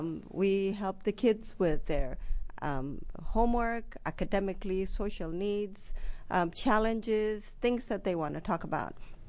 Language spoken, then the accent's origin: English; Ethiopia; now in United States; I am from Ethiopia, and I've been in America for over 30 years.